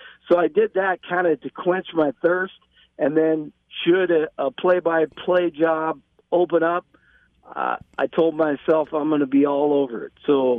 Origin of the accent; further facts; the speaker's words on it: Longmont, Colorado, United States; Oh, that's easy. I grew up in Longmont. So when I was growing up, we listened to the Denver Bears games